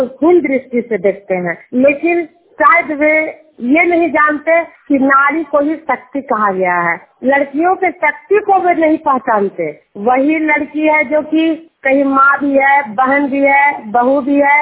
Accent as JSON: {"language": "Hindi", "town": "Juniyar", "region": "Bihar", "country": "India", "said": "मैं नालंदा जिला हिंसा प्रखंड जुनियार गांव की निवासी हूं"}